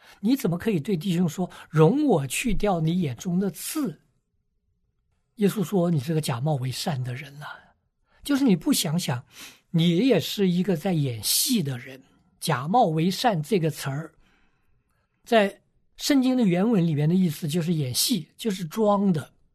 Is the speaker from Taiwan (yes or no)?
no; China; 我们中国人常说旁观者清